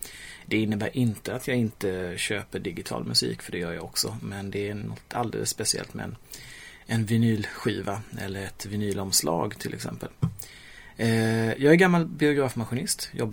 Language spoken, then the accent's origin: Swedish; Kalmar, Kalmar County, Sweden; moved away as an adult; now in Gothenburg, Sweden; så är jag inte född här. Utan jag kommer från Kalmar i Småland. Och det brukar höras på dialekten efter ett tag. Jag har vuxit upp hela mitt liv i Kalmar kan man väl säga.